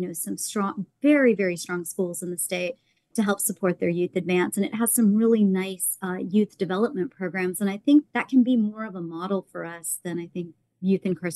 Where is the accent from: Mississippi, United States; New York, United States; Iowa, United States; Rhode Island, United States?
Mississippi, United States; Well, I am originally from Mississippi and had gone to school at Tulane. I've only recently moved back